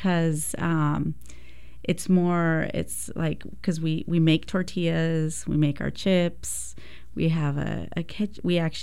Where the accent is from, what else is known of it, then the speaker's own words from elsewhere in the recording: Texas, United States; born there; So I was born in Texas. I'm the youngest of six.